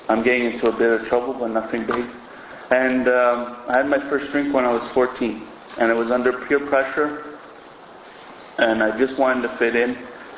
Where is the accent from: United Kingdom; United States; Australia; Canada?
Canada; Verdun, Quebec; You know, I come from Verdun where half the people are in AA and the other half should be.